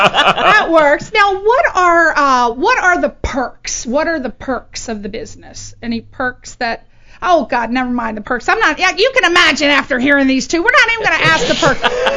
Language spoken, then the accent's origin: English; East Coast, United States; Yeah, when I came out here, I mean, I'm from the East Coast.